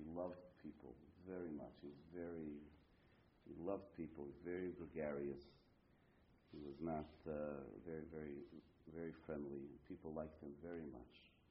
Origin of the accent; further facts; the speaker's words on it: Montreal, Quebec, Canada; also born or lived in Toronto; I was born in Toronto. And shortly after I was born, my parents moved to Montreal.